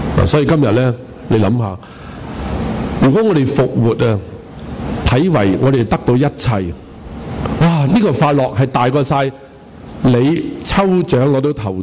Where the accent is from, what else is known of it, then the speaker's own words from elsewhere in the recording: Hong Kong; 第一件事我有，就是我是香港居民。我沒有我的行李，但我的身份是肯定的，因為我是香港人。